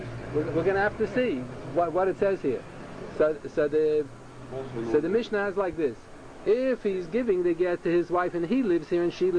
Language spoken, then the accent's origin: English; Scranton, Pennsylvania, United States; born there; I was born in Scranton, so they called me